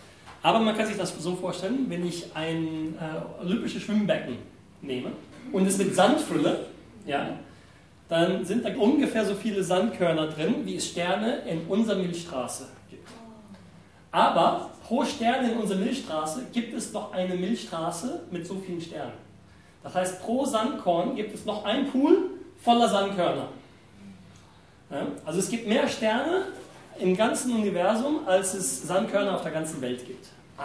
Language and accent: German; Brazil; Ich bin ja auch in Brasilien aufgewachsen. Aber mein Vater ist Amerikaner, meine Mutter Deutsche.